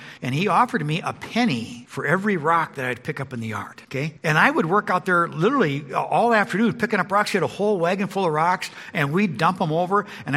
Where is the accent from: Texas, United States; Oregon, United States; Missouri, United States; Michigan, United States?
Missouri, United States; Kearney; And I grew up in Kearney, Missouri.